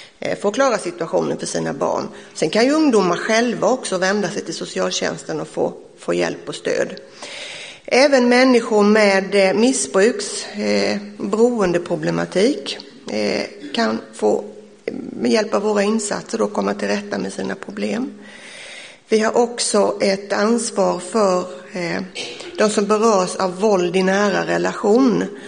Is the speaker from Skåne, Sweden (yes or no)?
no; Skillingaryd, Jönköping County, Sweden; also born or lived in Gothenburg; Jag är en sån här genuin, tror jag, Vaggeryds kommuninvånare. Jag är född i Åkers församling, mitten på 50-talet. Sen är jag uppväxt i Skillingaryd. Bodde i Göteborg några år under 70-talet där jag jobbade och läste på socialhögskolan. Sen flyttade jag tillbaka till kommunen.